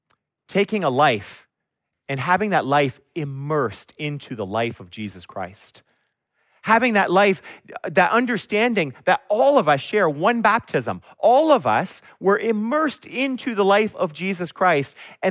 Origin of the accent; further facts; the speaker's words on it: Canada; But we're Canadian.